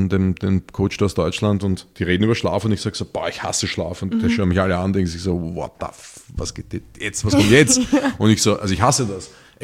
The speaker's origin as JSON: {"language": "German", "region": "Vienna", "country": "Austria", "said": "für uns Städter, und ich bin Wiener"}